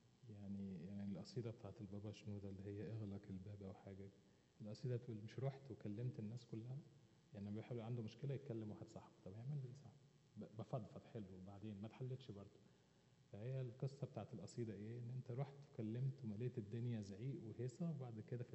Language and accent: Arabic; Egypt; moved away as an adult; احنا من مصر جايين